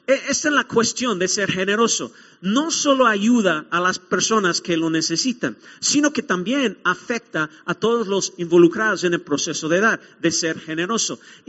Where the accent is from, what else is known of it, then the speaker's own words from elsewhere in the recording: United States; Y nosotros tenemos un día, los americanos tenemos un día festivo que siempre celebramos como americanos, Thanksgiving, Acción de Gracias.